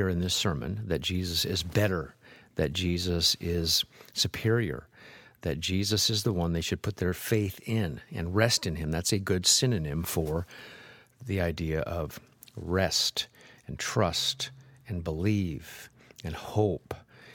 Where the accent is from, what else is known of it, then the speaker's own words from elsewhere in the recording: Nebraska, United States; I grew up in Nebraska. What do you expect? Public school, Nebraska, butch haircut